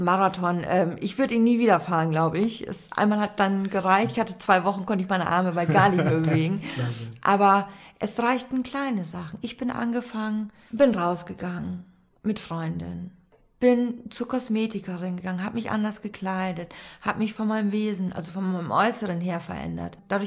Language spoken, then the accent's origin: German; Lower Saxony, Germany; ich komme aus Ostfriesland, plattes Land.